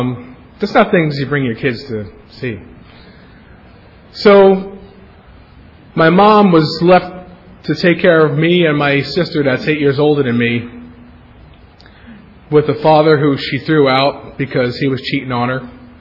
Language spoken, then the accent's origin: English; Brooklyn, New York, United States; I grew up in Brooklyn, New York, and a lot of times I think I'm the only nice guy that came from Brooklyn.